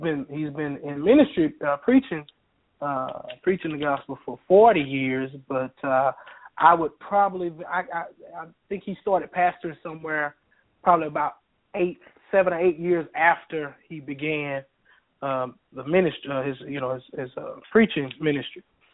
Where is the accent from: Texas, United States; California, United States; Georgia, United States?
Texas, United States; Longview; I was born and raised right here in Longview, Texas